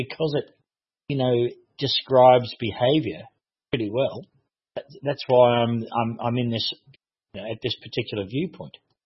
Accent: Liverpool, North West England, United Kingdom; born there; I was born in Liverpool.

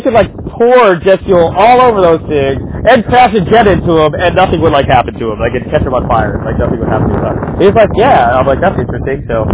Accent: United States; You know what? I'm American, so I don't really get irony.

